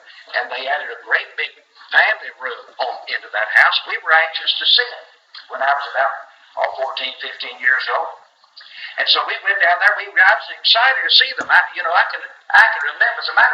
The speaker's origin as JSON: {"language": "English", "town": "Tiptonville", "region": "Tennessee", "country": "United States", "tie": "born or raised there", "said": "Growing up in West Tennessee, where I grew up, around Ruthfoot Lake, my dad preached up there, and there were certain things that we didn't do. In Tiptonville, where I grew up"}